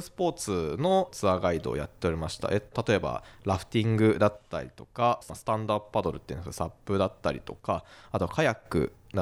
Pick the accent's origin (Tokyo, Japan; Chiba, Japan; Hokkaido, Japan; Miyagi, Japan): Tokyo, Japan; 少なくとも日本にいる間はもうほぼ東京で、はい、一応あのラフティングをした頃はあの地方の方にも住んではいたんですけども